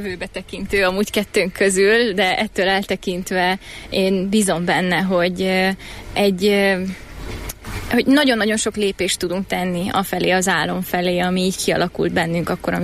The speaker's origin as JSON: {"language": "Hungarian", "town": "Oradea", "region": "Bihor", "country": "Romania", "tie": "born or raised there", "said": "Én Nagyváradon nőttem fel, és igazából az erdélyi tájok az nekem nagyon közel állnak a szívemhez."}